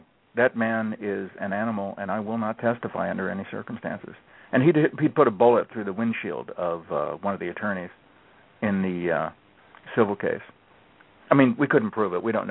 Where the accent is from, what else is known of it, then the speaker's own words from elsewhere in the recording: Columbus, Ohio, United States; And Columbus, Ohio was still, despite the fact it's now the largest city in Ohio, in many ways it's still a very small town. And I grew up with the son of the clerk of courts for Franklin Count